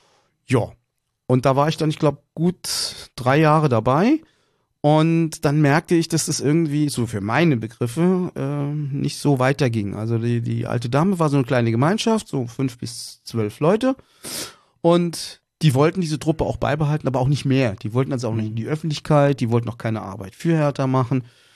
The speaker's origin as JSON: {"language": "German", "region": "Saarland", "country": "Germany", "tie": "born or raised there", "said": "ich bin jetzt wieder da, wo ich meine Kindheit verlebt habe. Ich lebe jetzt wieder im Saarland in meinem Elternhaus. Bin also waschechter, gebürtiger Saarländer"}